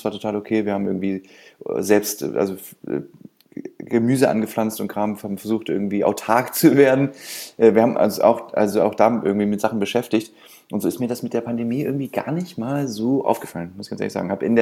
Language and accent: German; Hesse, Germany; also born or lived in Mainz / Berlin; now in Brandenburg, Germany; ich bin 2000, glaube ich, nach Berlin gegangen. Ich bin ja eigentlich ursprünglich Hesse und dann irgendwie, genau, erst nach über Mainz, also über Umwege in Mainz nach Berlin gekommen. Und jetzt so seit 5 Jahren orientiere ich mich einfach eher hier draußen in Brandenburg.